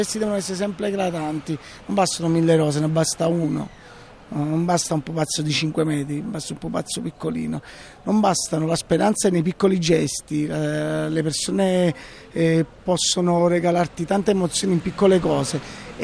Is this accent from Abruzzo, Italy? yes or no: no; Naples, Campania, Italy; E quindi poi sono napoletano